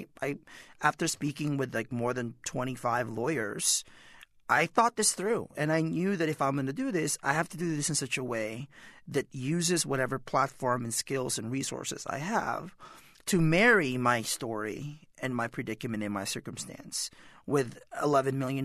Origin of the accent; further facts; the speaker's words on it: California, United States; And growing up in the Bay Area in California, it was just easier for me to come out of one of the closets.